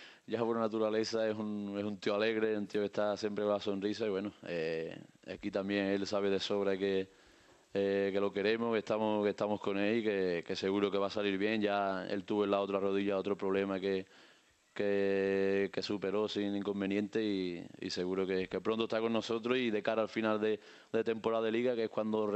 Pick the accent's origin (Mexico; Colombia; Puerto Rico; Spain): Spain; Pedrera, Andalusia; Bueno, mi pueblo, que es Pedrera